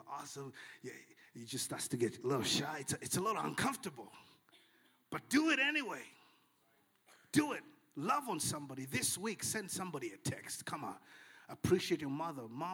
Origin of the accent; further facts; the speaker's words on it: Malawi; now in Boston, United States; It's just when I grew up in Malawi, that's what we did.